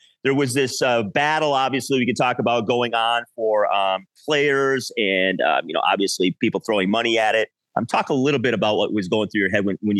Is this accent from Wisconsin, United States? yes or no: yes; Wisconsin, United States; Zane grew up about 30 miles from where I grew up in Wisconsin.